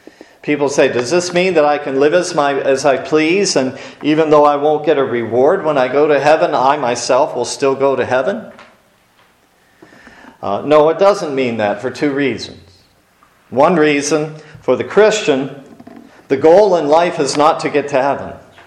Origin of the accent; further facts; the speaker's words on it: Erie, United States; when I grew up in Erie, I was part of a church that had started 2 or 3 years before I was born.